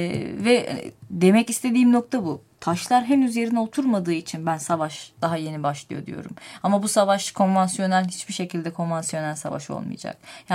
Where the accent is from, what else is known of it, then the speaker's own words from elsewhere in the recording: Antakya, Hatay, Turkey; zaten biliyorsunuz Antakyalıyım. Hani kendi memleketime gidip geldikçe halktaki huzursuzluğu da görüyorum.